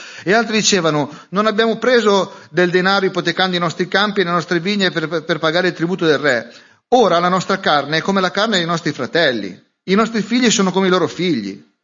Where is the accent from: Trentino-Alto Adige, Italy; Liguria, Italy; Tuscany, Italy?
Liguria, Italy; io sono ligure, sono anche un po' taccagno